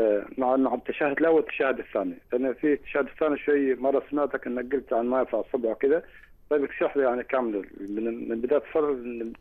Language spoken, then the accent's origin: Arabic; Oman; لأن في إحنا أقل منطقة عندنا 20 كيلو بين منطقة المنطقة بعمان.